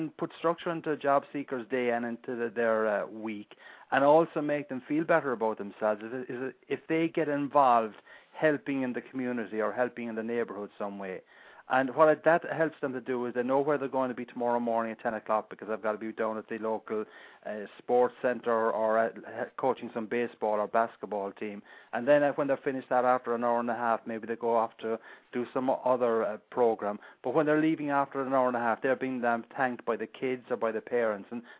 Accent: Ireland; accent: Irish; Now, maybe if I'm not wearing a tie, people might remember me because of my accent. But in general, most people don't have the Irish brogue

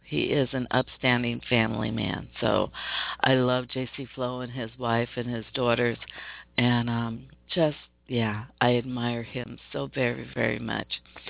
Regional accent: Pacific Northwest, United States; They're all from the Pacific Northwest, so I'm proud of my hometown.

